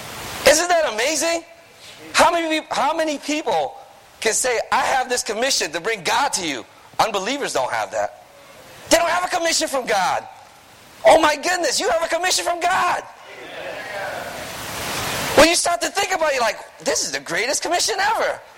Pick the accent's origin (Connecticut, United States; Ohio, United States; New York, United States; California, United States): Connecticut, United States; Newington; I am from Newington, Connecticut.